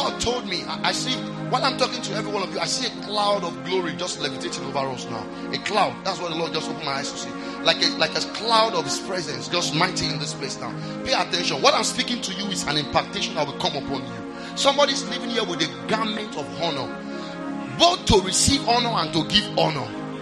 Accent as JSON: {"language": "English", "town": "Ibadan", "region": "Oyo", "country": "Nigeria", "said": "I said, I'm from Ibadan. I'm trying to get admission to this school"}